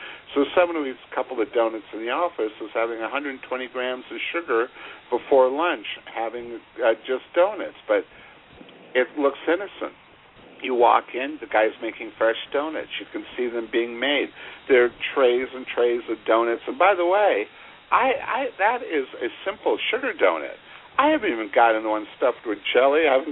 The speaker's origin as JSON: {"language": "English", "town": "Los Angeles", "region": "California", "country": "United States", "tie": "born or raised there", "said": "I grew up in Los Angeles where See's candies have been king since a childhood."}